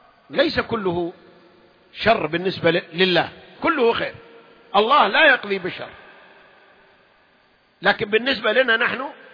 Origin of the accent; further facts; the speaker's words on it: Saudi Arabia; إلا عندنا في السعودية يمكن أكثر عشان الرجال أكثر من النسوان